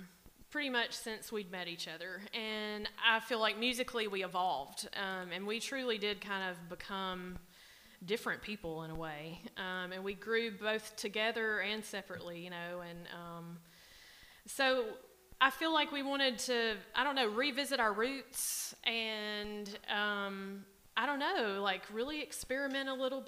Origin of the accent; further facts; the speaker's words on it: Mississippi, United States; also born or lived in Memphis, Tennessee / Jackson, Mississippi; I was born in Memphis and raised in North Mississippi